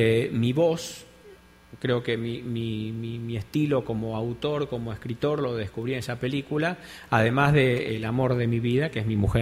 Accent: Argentina; Y bueno, y darme cuenta que soy inevitablemente argentino.

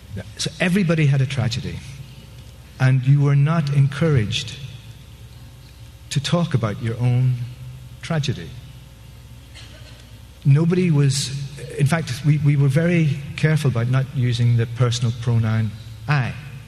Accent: Ireland; to me as a youth was I grew up in Ireland in the late 60s and 70s. I was kind of a teenager in the late 60s, 70s.

